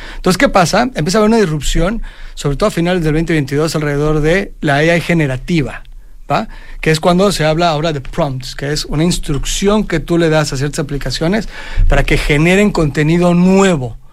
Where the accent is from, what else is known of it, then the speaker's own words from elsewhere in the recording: Mexico; Soy mexicano.